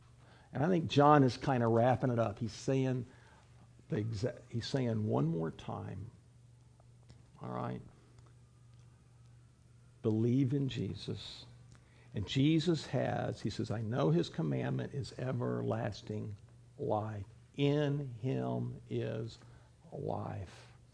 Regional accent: Texas, United States; Because I don't have to quit being an American. I don't have to quit being a Texan.

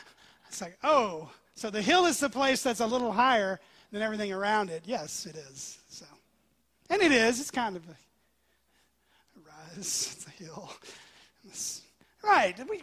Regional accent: Tennessee, United States; The first time I came to Texas from East Tennessee, where we have mountains and hills, okay

